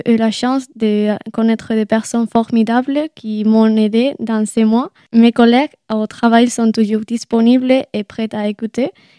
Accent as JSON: {"language": "French", "country": "Spain", "lives_now": "Angers, France", "said": "Je suis espagnole et j'ai 22 ans et ma mission durera 8 mois."}